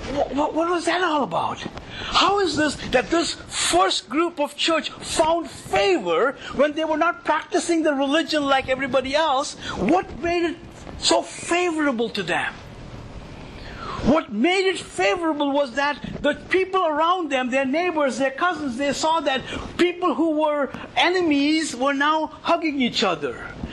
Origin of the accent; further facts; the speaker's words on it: Mumbai, Maharashtra, India; also born or lived in Kerala; I never grew up in Kerala, right? I grew up in Mumbai, so there's a little bit of a different perspective anyway.